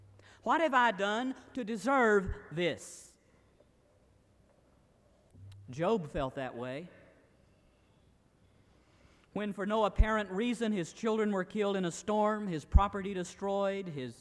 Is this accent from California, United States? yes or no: no; Tennessee, United States; I grew up in East Tennessee. If you've been driving over there in the Smoky Mountains, sometimes you see along the side of a road a sign, "Beware of falling rocks."